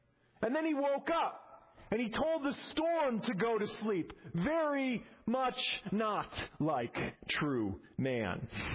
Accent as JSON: {"language": "English", "region": "Midwest", "country": "United States", "tie": "born or raised there", "said": "Growing up in the Midwest, I loved thunderstorms."}